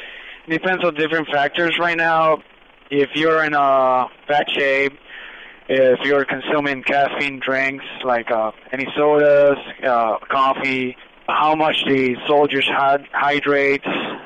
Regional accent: Florida, United States; I came from Florida.

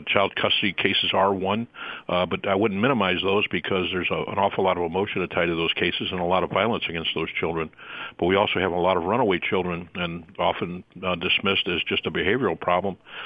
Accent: St. Louis, Missouri, United States; from St. Louis, from my hometown

